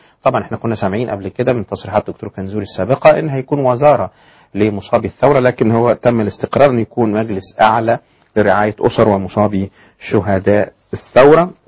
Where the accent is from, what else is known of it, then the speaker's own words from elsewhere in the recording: Egypt; أن احنا نحترم بعض كمصريين